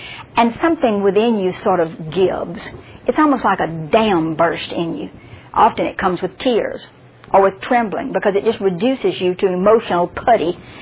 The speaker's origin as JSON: {"language": "English", "region": "Mississippi", "country": "United States", "said": "Because I'm from Mississippi. When we pour out, we pour out."}